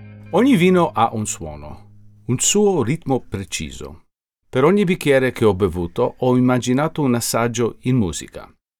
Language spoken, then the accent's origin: Italian; New York, United States; io ho cresciuto nei ristoranti in New York negli anni 70, 80, 90